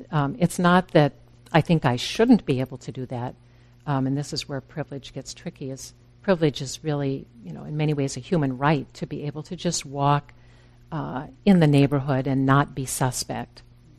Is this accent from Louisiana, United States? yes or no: no; Wisconsin, United States; I remember I grew up in Wisconsin out in the country